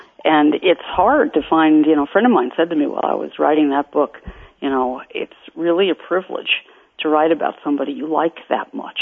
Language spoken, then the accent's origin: English; New York, United States; growing up in New York, you had to have a guy, even if you were a little girl who wore Mary Jane's on the first day of baseball season.